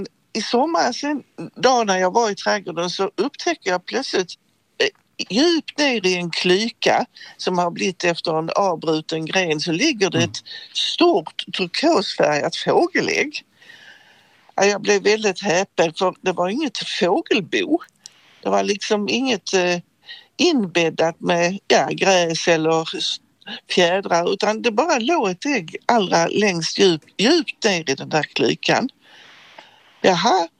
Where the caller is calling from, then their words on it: Jönköping, Jönköping County, Sweden; jag kommer från Jönköping, eller bor i Jönköping i alla fall.